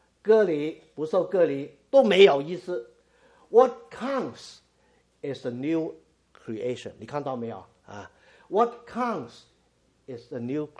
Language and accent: Chinese; China; 我特别我们是中国人啊，中国人都很注重这方面的啊